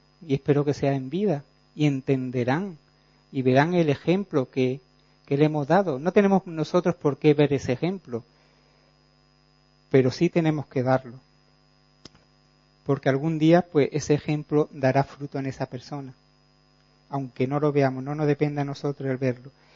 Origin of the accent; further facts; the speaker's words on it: London, United Kingdom; Spanish is a second language; Yo que soy del norte de Londres, pero bueno, y mi pronunciación no es muy...